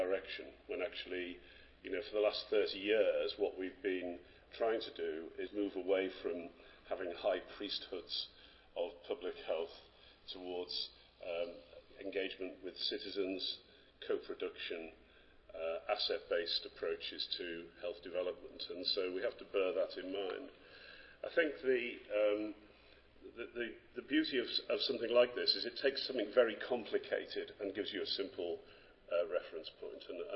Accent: Liverpool, North West England, United Kingdom; I come from Liverpool, we had the first medical officer of health in the world

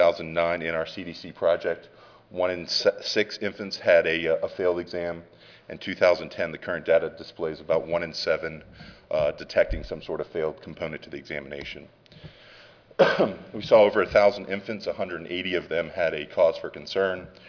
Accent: Southern United States, United States; I'm a Southerner, so spending the month of January in Wisconsin was not appealing

